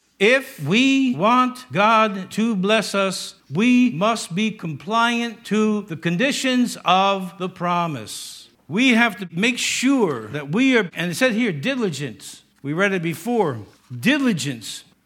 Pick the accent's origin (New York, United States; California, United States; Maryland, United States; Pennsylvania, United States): New York, United States; Yonkers; Me, I'm from Yonkers.